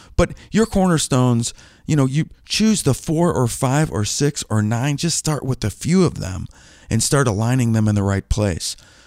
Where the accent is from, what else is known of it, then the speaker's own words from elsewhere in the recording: Green Bay, Wisconsin, United States; I grew up in Green Bay, Wisconsin